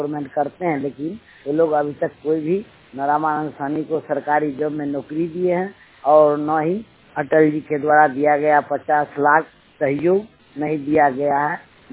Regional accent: Bajitpur, Bihar, India; मैं समस्तीपुर बिहार का रहने वाला हूँ, ग्राम पंचायत बाजीपुर बमैया, प्रखंड विभूतिपुर जिला।

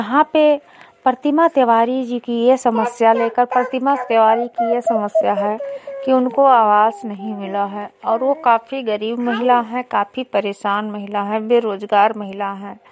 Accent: Visheshwarganj, Uttar Pradesh, India; मैं विकासखंड विशेषरगंज से हूँ

